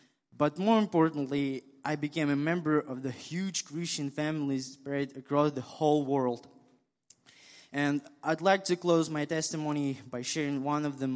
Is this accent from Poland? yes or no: no; Kazakhstan; now in United States; I grew up in Kazakhstan and moved to United States 1 year ago. … which is a name that I've used since moving here.